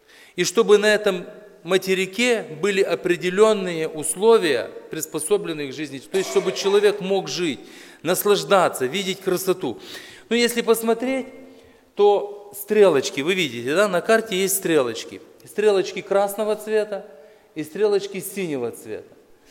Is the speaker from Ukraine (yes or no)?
yes; Zakarpattia Oblast, Ukraine; Но я уезжал из Закарпатья, меня провожали, я стоял в рубашке на перроне.